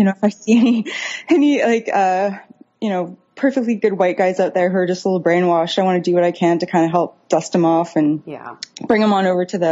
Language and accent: English; West Coast, United States; You know, I grew up on the West Coast. There's a lot of Asian people.